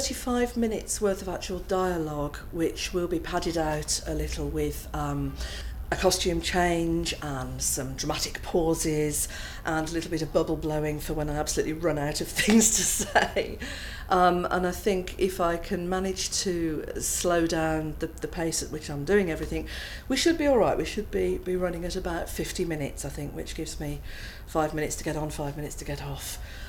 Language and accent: English; Birmingham, West Midlands, United Kingdom; I'm 48 years old and I'm from Birmingham.